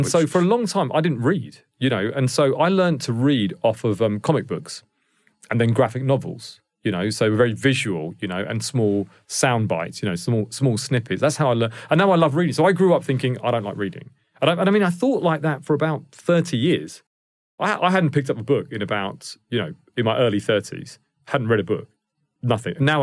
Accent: India; first language Indian dialects; English is a second language; So in school, for example, I couldn't speak English, right? So, you know, I could speak four dialects, you know, Indian dialects. I couldn't speak English.

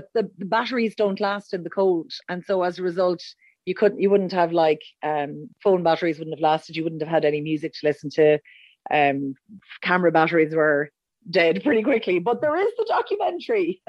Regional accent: Roscommon, Connacht, Ireland; So I'm originally from Roscommon, and my friends still flag me because they say, do you remember when you used to babysit the twins and bring them up to town?

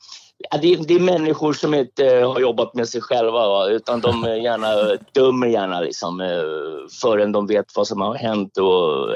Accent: Stockholm, Stockholm County, Sweden; jag är söderkis. Jag är mitt från söder. Maria Torget heter.

